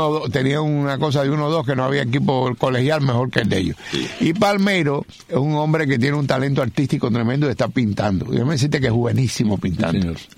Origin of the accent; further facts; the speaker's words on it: Cuba; como yo soy cubano